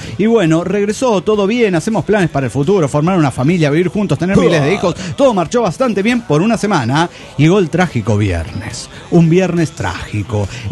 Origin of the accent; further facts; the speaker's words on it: Nopaltepec, State of Mexico, Mexico; moved away; usted es hijo del Nopaltepec, sí. Que es donde él ha nacido, de donde soy originario.